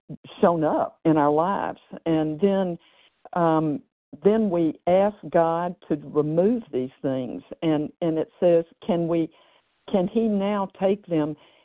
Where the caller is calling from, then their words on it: Tennessee, United States; I'm a compulsive overeater in Tennessee, and so glad to be on the line